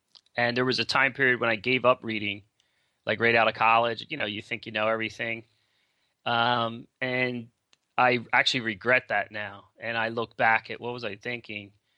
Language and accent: English; Philadelphia, Pennsylvania, United States; you know, I'm from Philly, right?